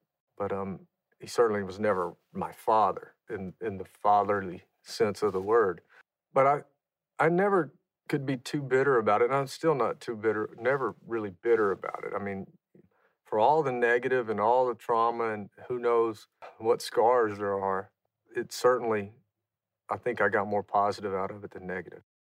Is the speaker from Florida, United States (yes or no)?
no; Louisiana, United States; I grew up in Louisiana, and we used to drink Miller ponies sitting on a tailgate around a bonfire.